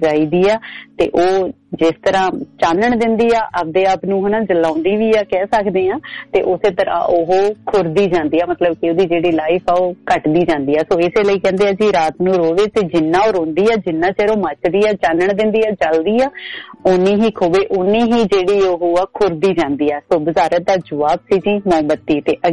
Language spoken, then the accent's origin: Punjabi; Jagraon, Punjab, India; ਤੇ ਮੈਂ ਵੀ ਜਗਰਾਓ ਤੋਂ ਹਾਂ